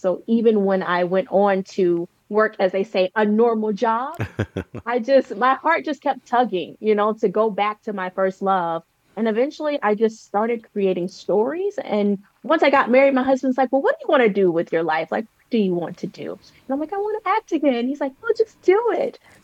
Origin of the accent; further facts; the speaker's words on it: Gary, Indiana, United States; born there; So I was born in Gary, Indiana